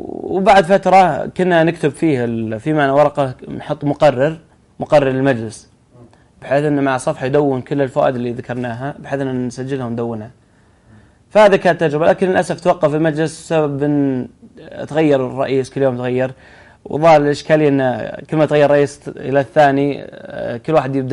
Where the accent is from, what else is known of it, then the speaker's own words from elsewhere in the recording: Riyadh, Riyadh Province, Saudi Arabia; لا أنا هنا من الرياض